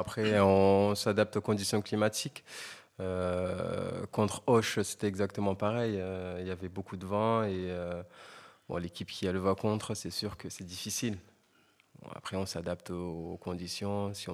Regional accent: England, United Kingdom; French is a second language; Je suis un Anglais de base

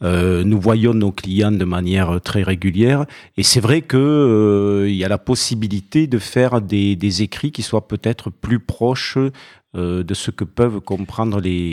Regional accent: Toulouse, Occitanie, France; moi je suis toulousain, donc je prononce le T forcément.

